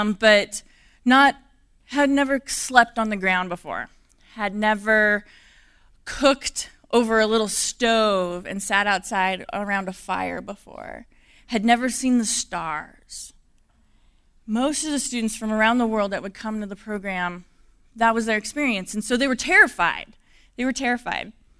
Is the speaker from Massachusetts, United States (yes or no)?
no; Wyoming, United States; And my husband grew up in Wyoming. I grew up in Wyoming. And other than a couple little stints outside of Wyoming, that's been our home.